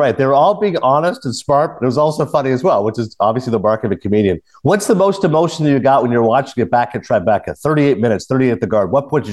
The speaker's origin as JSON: {"language": "English", "town": "Toronto", "region": "Ontario", "country": "Canada", "said": "I'm from Toronto, and you know, Toronto is a great city, multicultural city, big Asian community."}